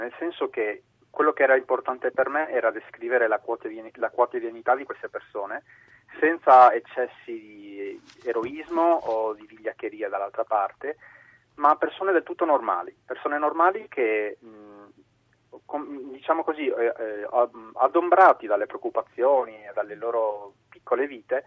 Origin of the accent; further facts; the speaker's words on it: Argentina; Io sono argentino